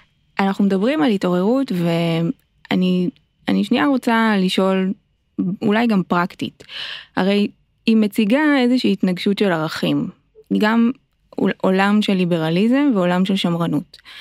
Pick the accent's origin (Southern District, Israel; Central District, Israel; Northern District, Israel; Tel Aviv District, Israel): Southern District, Israel; Ashkelon; אני מאשקלון.